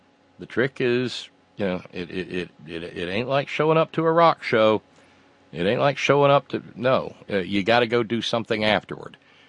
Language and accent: English; the South, United States; even though I was raised down in the Bible Belt